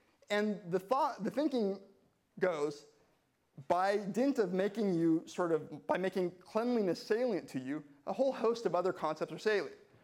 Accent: California, United States; So I was raised in California.

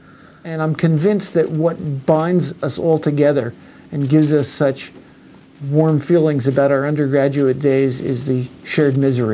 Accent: Montclair, New Jersey, United States; growing up in Montclair, New Jersey, I was contacted by an alumnus who was returning for what Cornell used to call subfrosh weekend.

